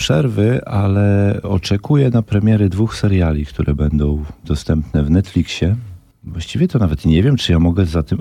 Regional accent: Podlaskie Voivodeship, Poland; Tak, mogę powiedzieć, że jestem z Podlasia, że pochodzę z Podlasia

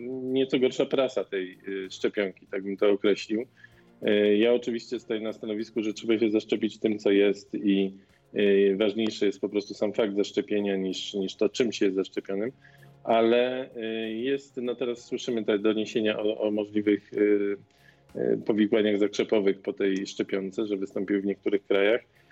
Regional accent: Częstochowa, Silesian Voivodeship, Poland; Ja jestem z Częstochowy, w Częstochowie mamy lewicowego prezydenta

